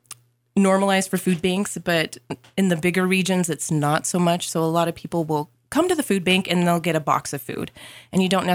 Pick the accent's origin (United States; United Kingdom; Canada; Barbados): United States; Boise, Idaho; also born or lived in Spokane; previously, I had worked with homeless education over in Spokane, and then I'm originally from Boise